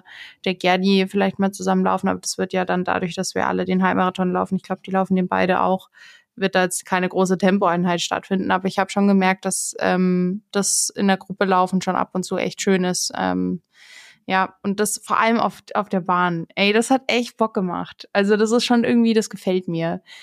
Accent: Herrsching, Bavaria, Germany; Also in Herrsching geht der los, wo ich herkomme.

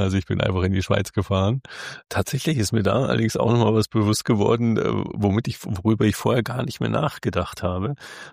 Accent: Germany; ich bin Deutscher, ganz offensichtlich, ich habe keinen Akzent oder keinen so deutlichen Akzent

